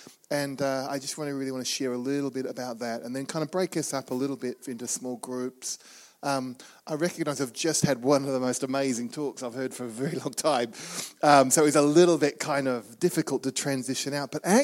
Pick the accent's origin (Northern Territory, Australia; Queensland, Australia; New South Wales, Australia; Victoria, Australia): Victoria, Australia; Melbourne; also born or lived in Bangkok, Thailand; We grew up in Melbourne in Australia